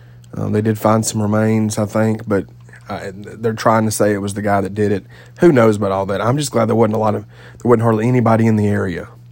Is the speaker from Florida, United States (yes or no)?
no; Tennessee, United States; you constantly get told and asked where you're from. Your accent's awesome. Where are you from? And then, of course, you tell them Nashville area. I'm about 40 minutes from Nashville, but it's just easier to say that.